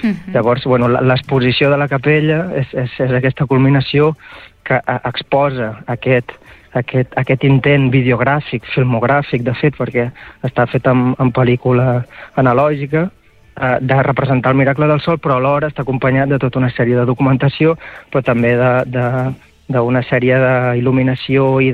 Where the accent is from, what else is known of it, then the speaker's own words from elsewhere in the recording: Valls, Catalonia, Spain; a una muntanyeta a prop de Valls, que és el meu poble